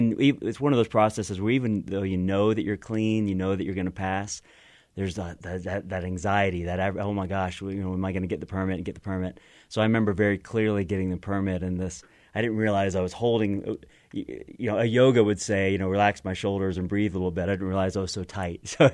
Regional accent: Kentucky, United States; I'm from Kentucky since the mid-1700s, and on the farm in Kentucky

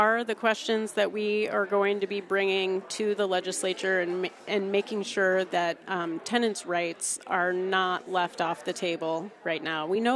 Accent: Vermont, United States; We're all from Burlington and Winooski.

